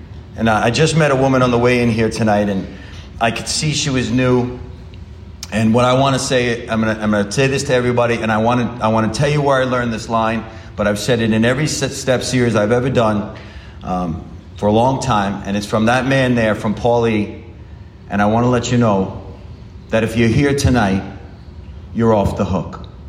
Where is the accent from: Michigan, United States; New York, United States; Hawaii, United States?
New York, United States; Like, I'm from New York.